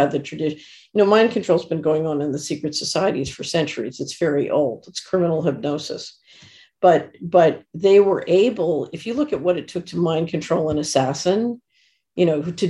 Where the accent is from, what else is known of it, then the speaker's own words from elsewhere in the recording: Philadelphia, Pennsylvania, United States; go back to when I was a child growing up in West Philadelphia.